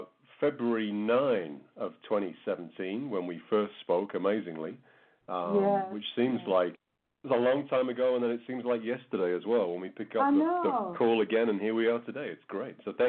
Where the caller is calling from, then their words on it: Calgary, Alberta, Canada; So I'm in Calgary in Alberta, which is, I guess, a couple of hours north of the U.S. border here in Canada.